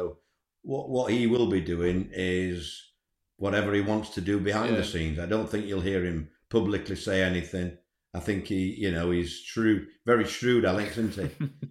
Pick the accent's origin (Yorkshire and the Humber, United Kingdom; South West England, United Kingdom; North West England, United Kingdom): Yorkshire and the Humber, United Kingdom; Scarborough; I'm from Scarborough. I played for Hartlepool and York City.